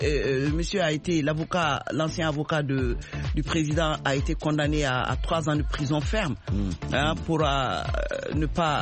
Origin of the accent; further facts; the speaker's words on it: Mali; Chez nous, au Mali, l'immigration est une tradition.